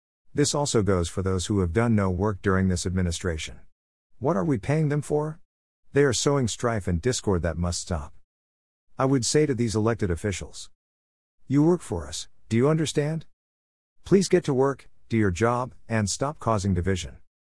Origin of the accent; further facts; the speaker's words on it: Boston, Massachusetts, United States; moved away as an adult; I was born in Boston, Massachusetts in December of 1959, was raised there and lived there for 35 years. I piked the Ka'a, and everything was wicked good.